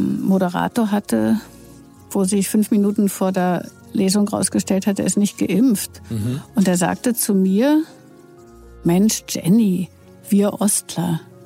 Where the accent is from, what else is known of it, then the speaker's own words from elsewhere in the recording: East Germany, Germany; ich bin auch aus dem Osten